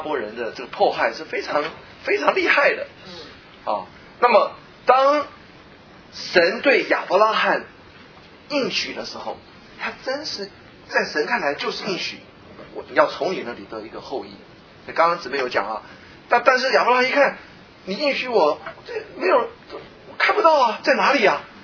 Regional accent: China; 那么我们中国人，或我们通常对恩典的领会

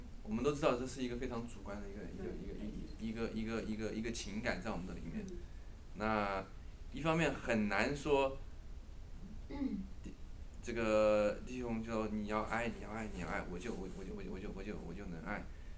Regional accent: China; 我中国人

